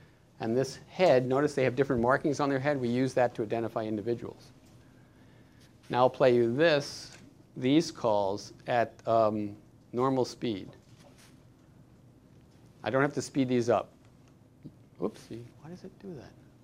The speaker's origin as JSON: {"language": "English", "town": "Wellfleet", "region": "Massachusetts", "country": "United States", "tie": "born or raised there", "also_born_or_lived": "Truro", "said": "I grew up in Massachusetts. I grew up in Wellfleet and Truro."}